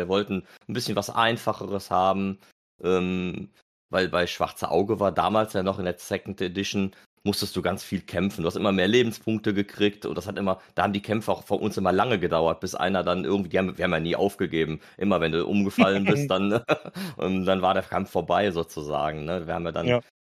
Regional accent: Cologne, North Rhine-Westphalia, Germany; ich komme aus Köln

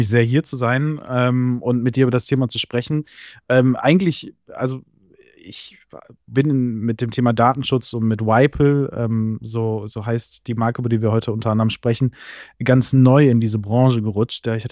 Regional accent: Wuppertal, North Rhine-Westphalia, Germany; Ich komme aus Wuppertal

